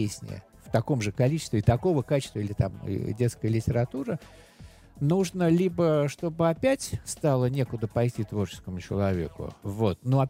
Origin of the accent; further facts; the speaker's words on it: Moscow, Russia; Москвы, моего родного города, в котором я живу